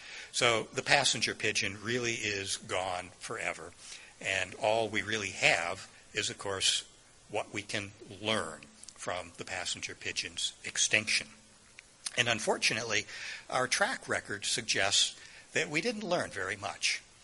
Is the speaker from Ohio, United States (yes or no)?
yes; Ohio, United States; When I was growing up in Ohio, the blue pike, which was a native fish in Lake Erie, it was the premier commercial fishery.